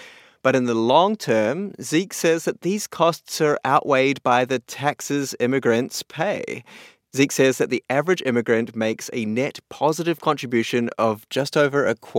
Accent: New Zealand; now in New York, United States; Right, like I come from New Zealand, and there is a fruit I cannot find in New York.

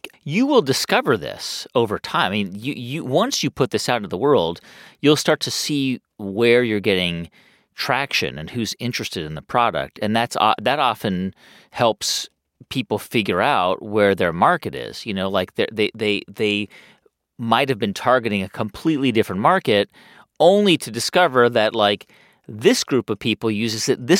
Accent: California, United States; on my street where I grew up in the San Fernando Valley.

